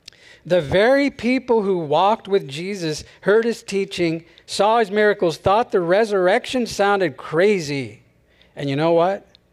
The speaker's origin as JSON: {"language": "English", "town": "Cypress", "region": "California", "country": "United States", "tie": "born or raised there", "said": "You know, I grew up in Cypress, California. Does anyone know where that is?"}